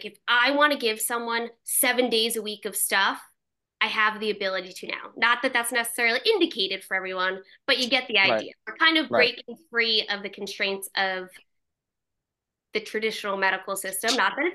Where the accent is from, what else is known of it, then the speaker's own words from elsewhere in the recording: Long Island, New York, United States; Now I'm from Long Island, New York, which has a very, very high prevalence. It's a very sporty community, right?